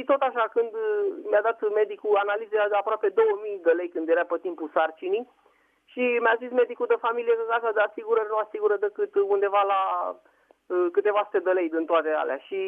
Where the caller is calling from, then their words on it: Băneasa, Giurgiu County, Romania; sunt din Comuna Băneasa, județul Giurgiu